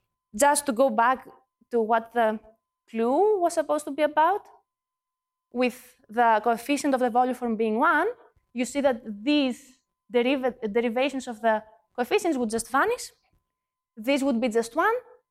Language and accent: English; Greece; I tend to say xi because I'm from Greece